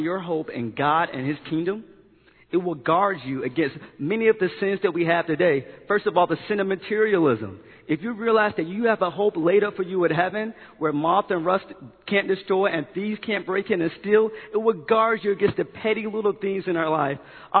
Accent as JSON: {"language": "English", "region": "Virginia", "country": "United States", "said": "I'm from Virginia, and every time I go home, I go to my father's house"}